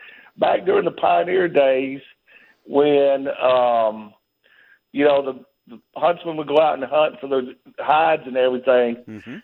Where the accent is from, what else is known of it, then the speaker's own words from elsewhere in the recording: Atlanta, Georgia, United States; now in Tallahassee, United States; I pretty much grew up in Atlanta.